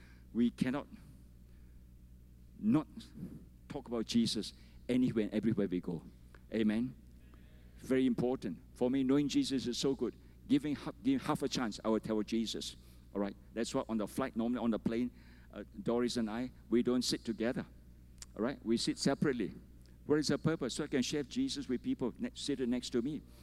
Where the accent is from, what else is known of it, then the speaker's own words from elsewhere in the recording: Malaysia; I'm a pastor from Malaysia.